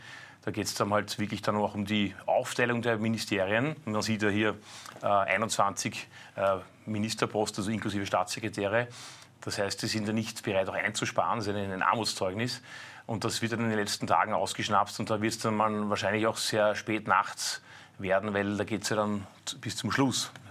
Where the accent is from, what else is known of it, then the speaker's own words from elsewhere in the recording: Austria; dass eigentlich wir als Österreicher in der EU aufstehen sollten